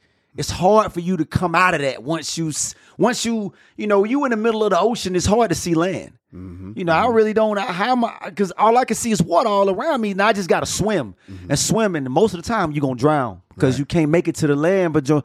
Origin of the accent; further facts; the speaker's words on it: Atlanta, Georgia, United States; You from Miami? I'm from Atlanta.